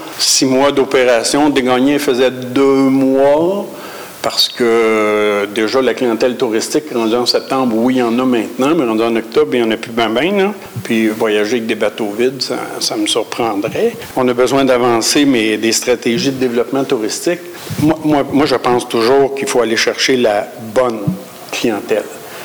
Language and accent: French; Quebec, Canada; Je viens de la Côte-Nord puis la Gaspésie, c'est pas la même chose.